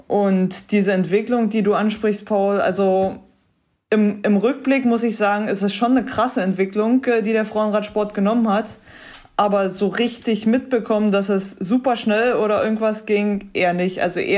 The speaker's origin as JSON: {"language": "German", "town": "Forst", "region": "Brandenburg", "country": "Germany", "tie": "born or raised there", "said": "Mit dem bin ich in Forst noch groß geworden."}